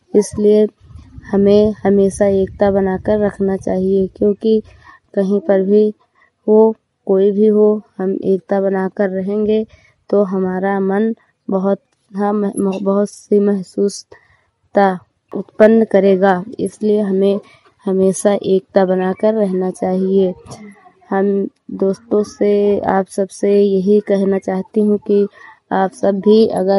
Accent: Hariharpur, Uttar Pradesh, India; मैं हरिहरपुर जिला श्रावस्ती की रहने वाली हूँ।

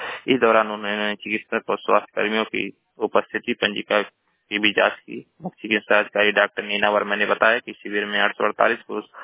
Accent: Maharajganj, Uttar Pradesh, India; मैं जिला महाराजगंज का निवासी हूँ।

